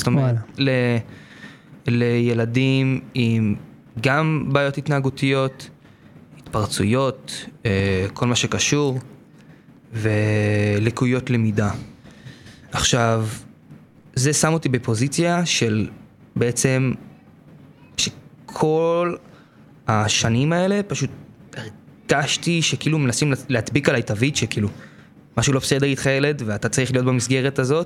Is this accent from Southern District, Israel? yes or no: no; Petah Tikva, Central District, Israel; האחים שלי, אתה יודע, גדלנו בפתח תקווה.